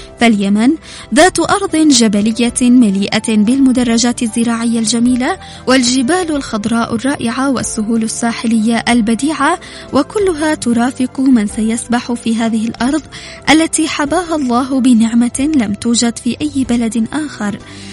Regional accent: Yemen; وكل هذه الأنواع من السياحة متوفرة في بلدنا اليمن ومتاحة لمن يريد زيارتها والتجول في ربوعها.

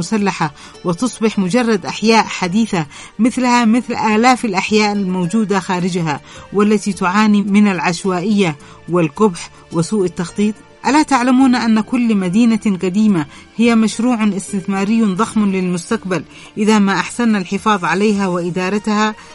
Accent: Yemen; شيء مخجل ومعيب في حقنا كيمنيين

